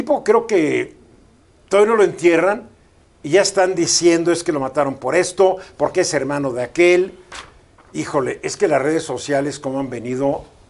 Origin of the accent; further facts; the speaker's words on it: Mexico City, Mexico; Orgullosamente chilango. El término correcto es somos de la Ciudad de México, deberíamos ser mexicas.